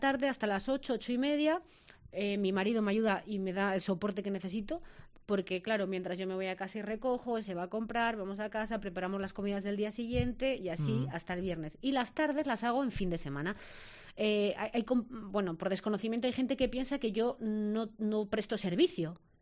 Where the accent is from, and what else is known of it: La Vejilla, Castile and León, Spain; born or raised there